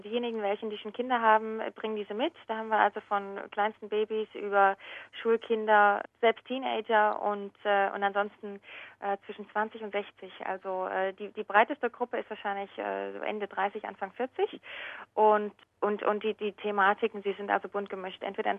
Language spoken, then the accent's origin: German; Jena, Thuringia, Germany; Ja, also ich bin aus Jena. Das ist in Thüringen.